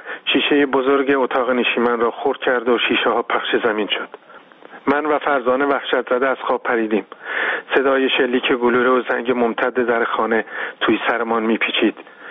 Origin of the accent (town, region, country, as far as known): Iran